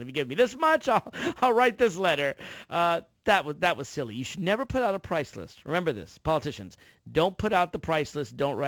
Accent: Virginia, United States; the governor of my home state, and I live in Northern Virginia, just outside of Washington, D.C.

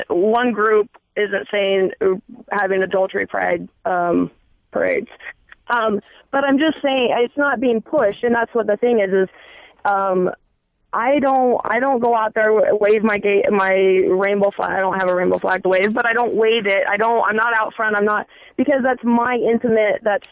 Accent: Utah, United States; I'm originally from Utah

